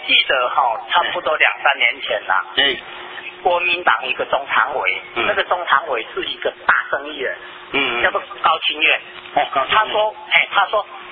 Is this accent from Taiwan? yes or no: yes; Taiwan; 不是我们台湾人民讲的啦